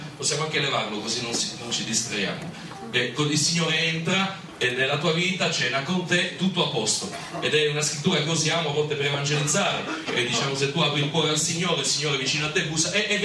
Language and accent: Italian; Rome, Lazio, Italy; now in Naples, Italy; io vengo da Napoli, ho un'opera lì. Sono romano in realtà, ma trasferito a Napoli per volontà di Dio da circa 4 anni e spero di rimanere là per tutta la mia vita